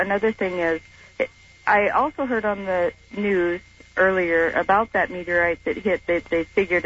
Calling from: United States; I'm from Washington.

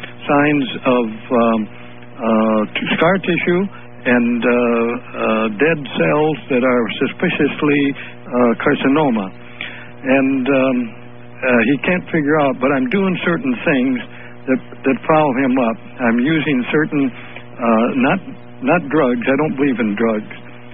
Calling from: Portland, Oregon, United States; I'm calling from Portland, Oregon.

